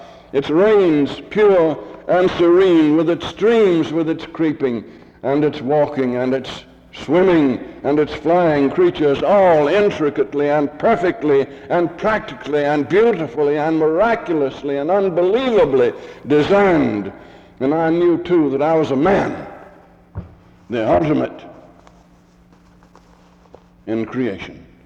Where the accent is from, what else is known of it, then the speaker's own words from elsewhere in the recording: Lewisburg, United States; I was baptized and joined the Baptist Church just 15, 20 miles from here over in Lewisburg. That's my hometown. That's where I originated.